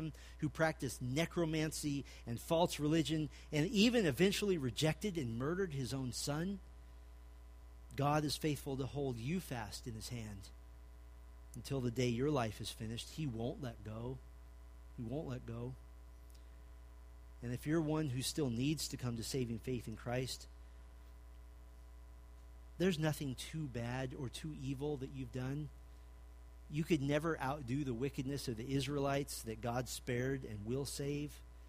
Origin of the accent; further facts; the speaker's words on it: Texas, United States; I'm from Texas. We have counties bigger than New Jersey.